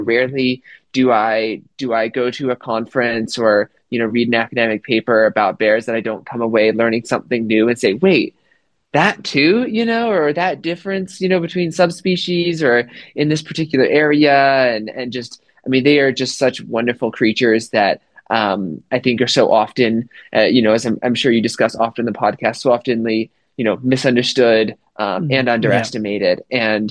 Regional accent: Idaho, United States; So I grew up in Idaho and grew up outdoorsy

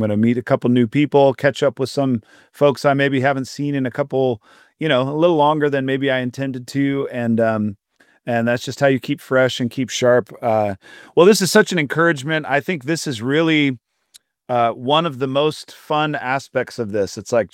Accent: Fort Wayne, Indiana, United States; the one thing we all have together is we're all from Fort Wayne. Like this is the place where we're at, where we're living out our faith.

